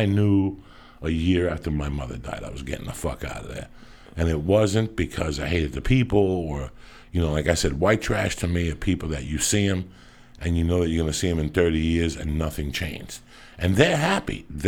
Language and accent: English; North Bergen, New Jersey, United States; In my hometown, North Bergen, there's a, you know, at this point now, there's maybe 4 fucking bars that these young kids could go to.